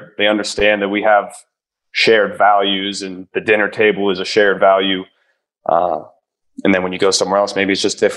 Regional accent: Ohio, United States; I'm from Ohio. They're from Ohio. We all understand each other.

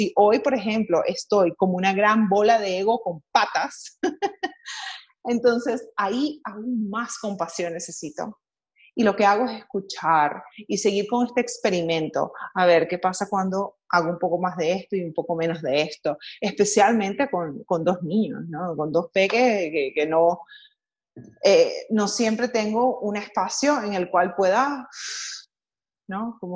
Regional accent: Venezuela; moved away; en un país donde soy inmigrante y soy venezolana, ni siquiera tengo pasaporte

